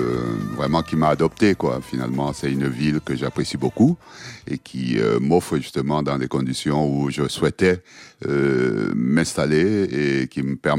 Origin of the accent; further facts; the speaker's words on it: Douala, Littoral, Cameroon; Oui, je suis de Douala